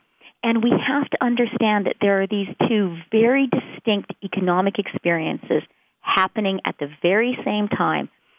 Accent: Canada; I share a Commonwealth background with you because I'm Canadian

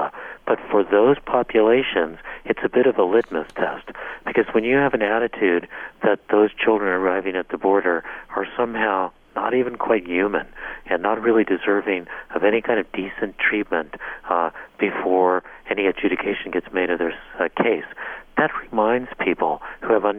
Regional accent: United States; born there; I'm Cuban by origin. My dad was born in Cuba. I was born in the United States.

